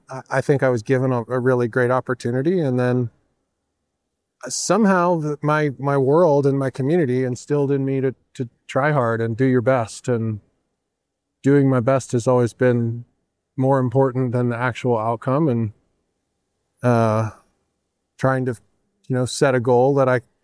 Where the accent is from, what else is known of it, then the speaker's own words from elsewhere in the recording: California, United States; a really fortunate place growing up in California and the middle-class family